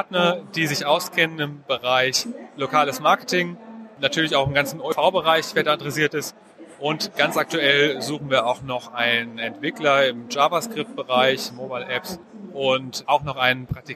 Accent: Frankfurt, Hesse, Germany; Ich komme aus Frankfurt

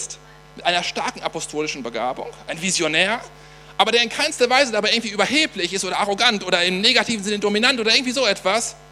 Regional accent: Ennepetal, North Rhine-Westphalia, Germany; in Ennepetal, in meiner Heimatstadt

